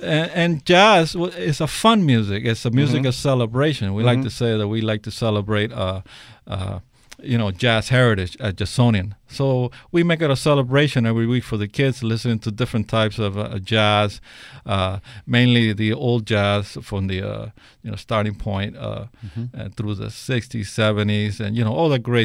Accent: Hialeah, Florida, United States; And, you know, Hialeah is my hometown.

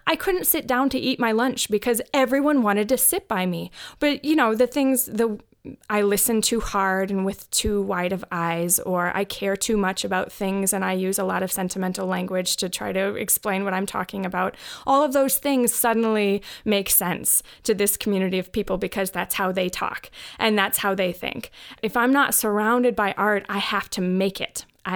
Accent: Midwest, United States; now in Orange City, United States; I grew up in the Midwest. I've lived in a lot of places. I've lived in the Quad Cities, the Twin Cities, the Windy City, and now Orange City.

